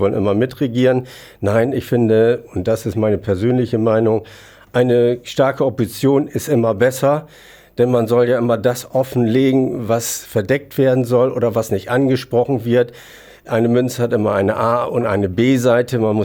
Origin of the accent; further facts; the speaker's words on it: Fedderwarden, Lower Saxony, Germany; Ich komme nun aus Fedderwarden. Das ist so ein bisschen Vorlagern vor Wilhelmshaven.